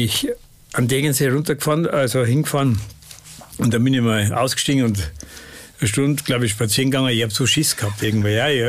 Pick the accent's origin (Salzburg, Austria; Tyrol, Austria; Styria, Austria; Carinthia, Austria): Tyrol, Austria; Oberau; Und da gibt es ja 4 Orte und ich komme aus dem Ort Oberau.